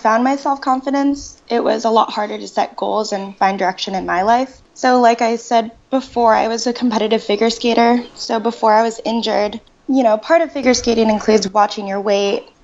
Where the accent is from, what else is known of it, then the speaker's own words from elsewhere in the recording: Ridgewood, New Jersey, United States; I'm originally from Ridgewood, New Jersey, and I have two siblings